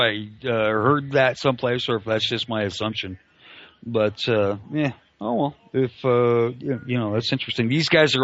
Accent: Canada; I happen to know for a fact I'm Canadian

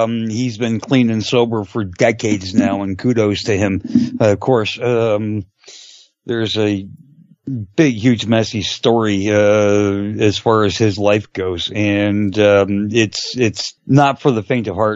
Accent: Canada; Because I'm Canadian, eh?

